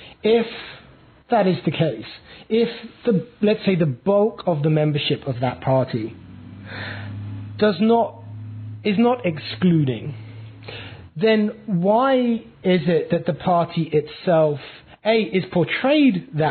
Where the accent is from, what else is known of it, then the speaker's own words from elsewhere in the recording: United Kingdom; someone coming from a very secular and irreligious country. I'm British.